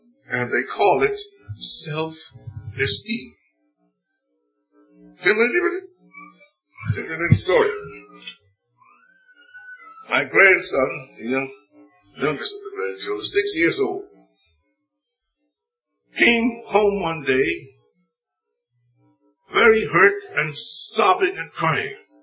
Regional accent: New York City, New York, United States; When I was a boy growing up in New York City

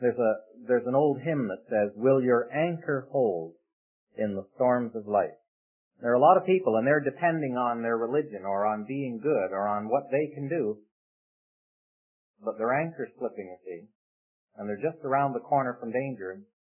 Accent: St. Catharines, Ontario, Canada; My hometown is St. Catharines, Ontario. That's up in Canada, about 12 miles from Niagara Falls.

